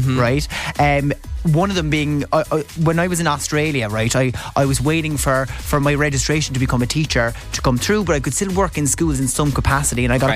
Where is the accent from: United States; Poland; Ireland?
Ireland; And I'm Irish. I've pork and onion skin.